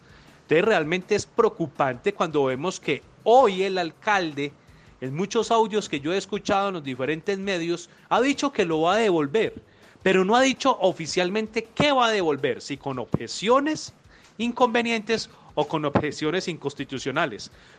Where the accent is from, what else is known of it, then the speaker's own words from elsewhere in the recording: Colombia; Nosotros no tenemos el control como ciudadanos colombianos del Internet